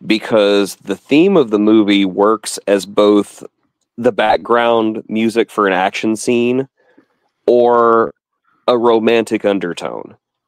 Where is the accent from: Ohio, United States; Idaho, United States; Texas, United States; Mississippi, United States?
Texas, United States; Just growing up in Texas, I recognized the corrugated metal immediately because that's what is pretty much all the barns and roofs are made out of.